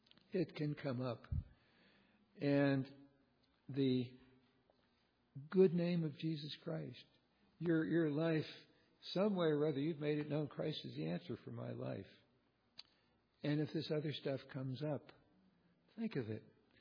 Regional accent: Morristown, United States; and I had an old beat-up car living over in Morristown, my hometown

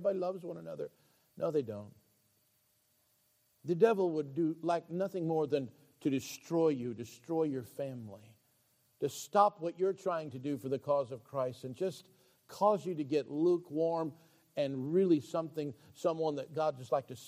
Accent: Wyoming, United States; I grew up with Mormons in Wyoming, and our police chief was a Mormon, the judge was a Mormon, the sheriff was a Mormon

